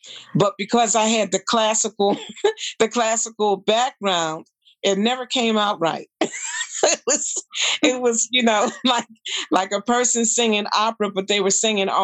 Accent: Pittsburgh, Pennsylvania, United States; now in Philadelphia, United States; I now live in Philly. I've been in Philly for quite some time, but I'm from Pittsburgh, Pennsylvania.

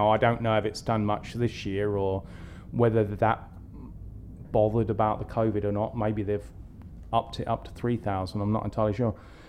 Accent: England, United Kingdom; growing up in England with not many TV channels

